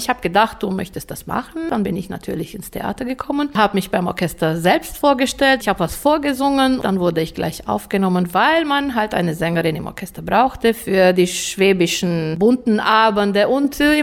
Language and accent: German; Reșița, Caraș-Severin County, Romania; Wie du weißt, stamme ich aus Reschica. Da hatte ich einige Bands.